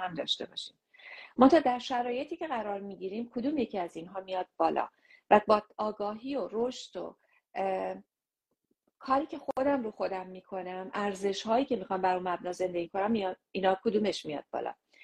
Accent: Iran; اوریجینالی گفتم از ایران

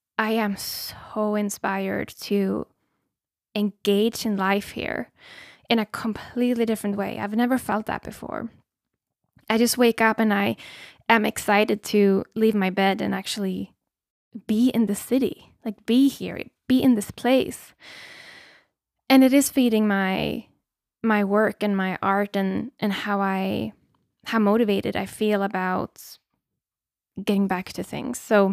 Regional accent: Sweden; now in Portugal; Portugal, again, has a very different culture than where I grew up in Sweden.

